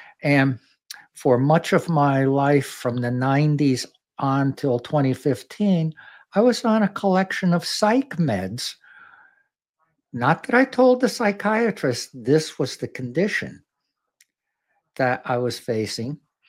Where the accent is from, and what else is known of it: Fishkill, New York, United States; born or raised there